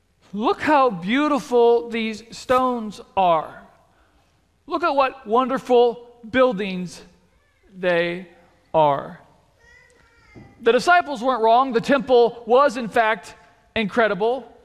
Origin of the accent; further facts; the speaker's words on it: Nebraska, United States; I grew up in Nebraska. And I grew up in the 90s in Nebraska, which was like peak Nebraska football era.